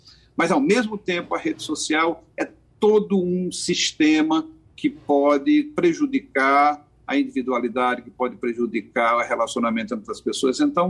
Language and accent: Portuguese; Pernambuco, Brazil; O rio que corta a minha aldeia não é o Tejo, o rio que corta a minha aldeia é o Ipujuca. Eu tenho muito orgulho de ser um matuto do interior